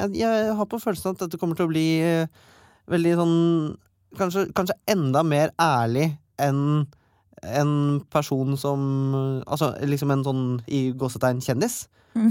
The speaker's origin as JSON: {"language": "Norwegian", "town": "Hønefoss", "region": "Buskerud", "country": "Norway", "said": "jeg kommer jo fra... en av Norges mest kjente pølsebyer, hvis det lov å si det. Jeg kommer jo fra Hønefoss"}